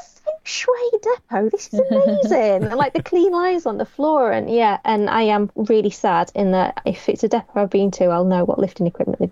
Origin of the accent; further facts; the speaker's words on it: Doncaster, Yorkshire and the Humber, United Kingdom; also born or lived in Bristol / South America; now in Sheffield, United Kingdom; I'm from South Yorkshire originally. I joke that I emigrated to Sheffield from Doncaster, and people think I sound really parochial, but I did that via Bristol and South America. So, you know, I have been out of the county.